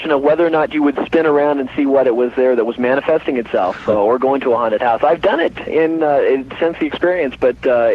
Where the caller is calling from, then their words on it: Salt Lake City, Utah, United States; Hi, Art. Salt Lake City.